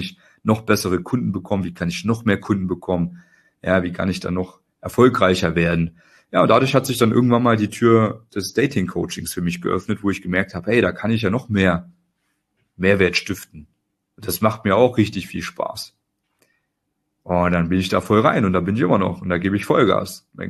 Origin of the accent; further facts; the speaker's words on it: East Germany, Germany; born there; ich bin ja in Ostdeutschland geboren, man hört es mir vielleicht nicht mehr an.